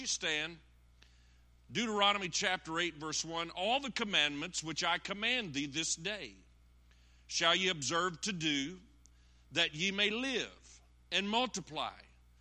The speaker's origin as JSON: {"language": "English", "town": "McAlester", "region": "Oklahoma", "country": "United States", "tie": "born there", "said": "The nation was blessed in 1956 when I was born in McAllister, Oklahoma."}